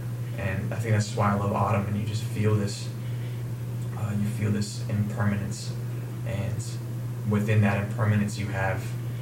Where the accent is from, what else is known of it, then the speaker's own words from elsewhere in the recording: Midwest, United States; I'm from the Midwest.